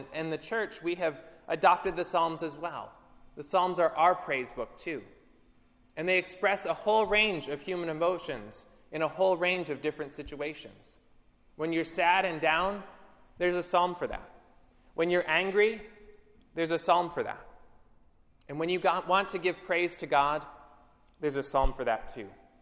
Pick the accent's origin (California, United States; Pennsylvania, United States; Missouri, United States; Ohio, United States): Pennsylvania, United States; I come from Pennsylvania, and we have lots of people in Pennsylvania who choose to move down here in their retirement because they're sick of shoveling snow.